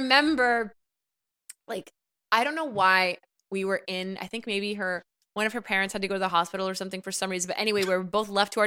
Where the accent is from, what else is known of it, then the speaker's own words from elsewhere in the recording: Salt Lake City, Utah, United States; Growing up in Salt Lake City, Utah for the first 5 years of my life.